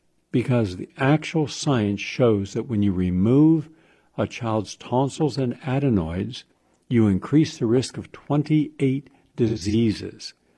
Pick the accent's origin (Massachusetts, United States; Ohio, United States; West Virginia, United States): West Virginia, United States; Parkersburg; also born or lived in Wheeling / Weirton; I come from West Virginia. I grew up there, Parkersburg, lived in Wheeling, Weirton, West Virginia.